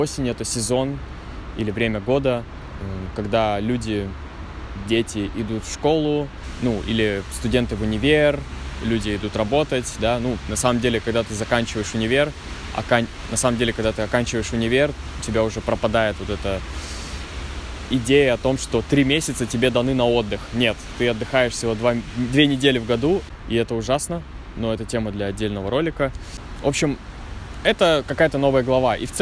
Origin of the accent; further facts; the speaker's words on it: Novosibirsk, Novosibirsk Oblast, Russia; now in Saint Petersburg, Russia; я вообще из Новосибирска, у нас уже в октябре-ноябре выпадает снег иногда, поэтому осень у нас довольно короткая